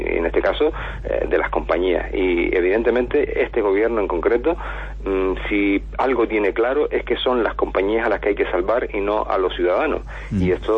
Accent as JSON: {"language": "Spanish", "country": "Spain", "said": "como españoles"}